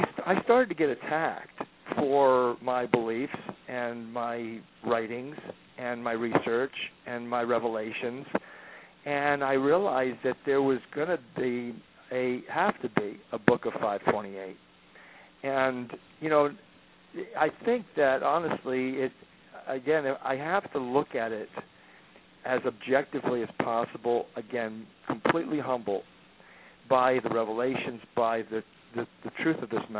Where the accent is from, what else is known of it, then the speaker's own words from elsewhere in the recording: Philadelphia, Pennsylvania, United States; And Sherry's from Philadelphia. I'm from Philadelphia.